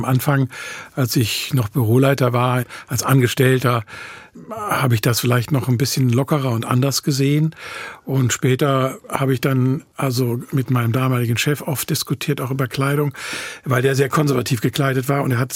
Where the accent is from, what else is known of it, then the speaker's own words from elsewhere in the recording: Düsseldorf, North Rhine-Westphalia, Germany; Ich bin in Düsseldorf-Jong.